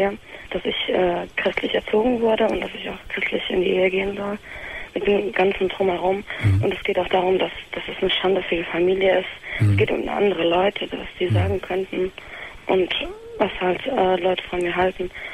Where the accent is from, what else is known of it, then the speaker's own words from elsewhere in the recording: Croatia; Ich bin Kroatin und Christin